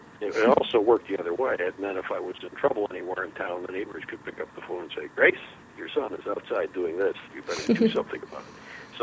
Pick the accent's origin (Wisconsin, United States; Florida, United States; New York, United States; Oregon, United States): New York, United States; Springville; I was born in Springville, New York, a little town about 30 miles south of Buffalo.